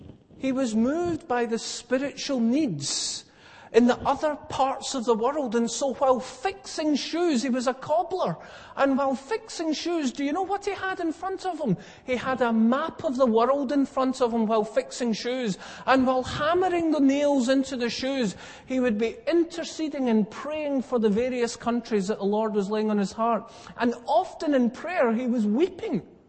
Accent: South Africa; moved away; I grew up in South Africa until 1977.

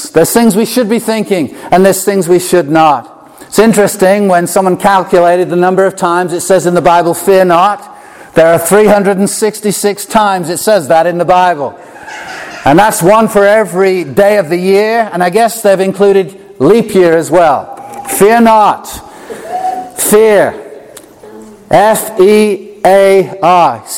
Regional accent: England, United Kingdom; oh, I'm so sorry. I don't wish to offend at all. I'm an Englishman.

